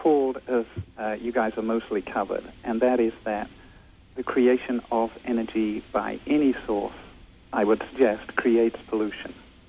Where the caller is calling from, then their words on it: California, United States; I'm calling from Bryson, Hesperia, which uh-huh. is right in southern Monterey County, right on the San Luis Obispo border.